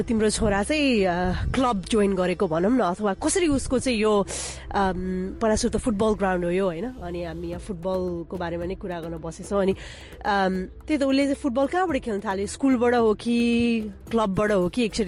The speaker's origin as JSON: {"language": "Nepali", "town": "Biratnagar", "region": "Koshi Province", "country": "Nepal", "tie": "born or raised there", "said": "फेरि म विराटनगरमा जन्मेको हुर्केको होइन"}